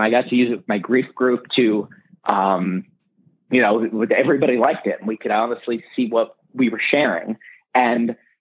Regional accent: New York, United States; Well, I'm born and raised in New York, been building and designing apps for about 15 years.

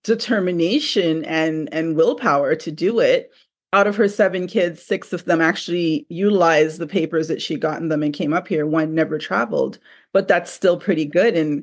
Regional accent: Trinidad & Tobago; I'm from Trinidad, but our family started off in Montserrat, which is a smaller island in the Caribbean, very volcanic.

